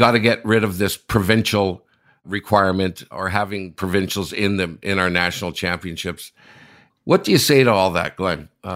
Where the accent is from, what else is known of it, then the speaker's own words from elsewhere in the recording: Ontario, Canada; I've known you guys a long time, man. I'm from Ontario.